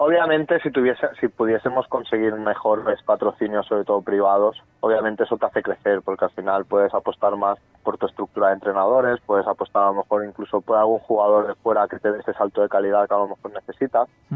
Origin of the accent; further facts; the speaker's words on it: Valencia, Valencian Community, Spain; yo me he criado toda la vida en este club, ¿vale? Yo soy de aquí de Valencia.